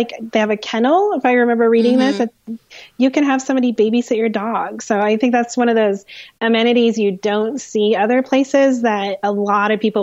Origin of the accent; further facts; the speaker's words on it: Midwest, United States; We get out of school. We're from the Midwest.